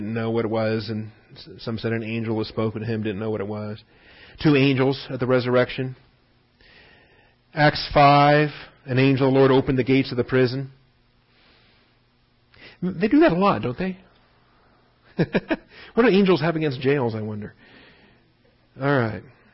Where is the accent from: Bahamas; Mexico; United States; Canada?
United States; Washington; And I grew up in Washington, and so we mocked Oregon all the time.